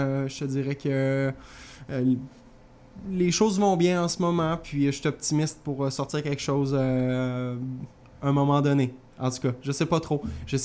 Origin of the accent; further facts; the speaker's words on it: Quebec, Canada; now in Montreal, Canada; Je suis déménagé à Montréal depuis juin. J'ai habité à Québec pendant les 5-6 dernières années, puis je suis natif de la Beauce